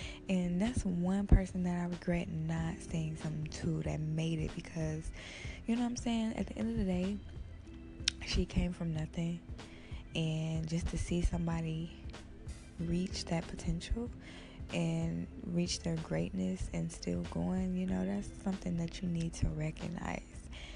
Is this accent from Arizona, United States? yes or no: no; Detroit, Michigan, United States; she was from Detroit and she made it, and I'm from Detroit, I'm trying to make it